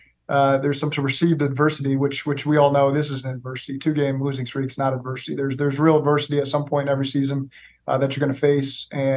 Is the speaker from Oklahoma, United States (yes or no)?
yes; Oklahoma, United States; moved away as an adult; also born or lived in Cincinnati; man, I'm from Oklahoma. I've lived in Cincinnati. I got to move to LA.